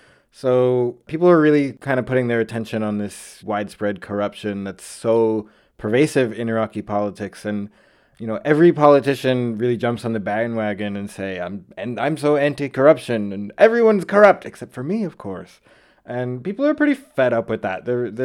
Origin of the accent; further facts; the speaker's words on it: United States; Being this American journalist, I felt this huge burden on me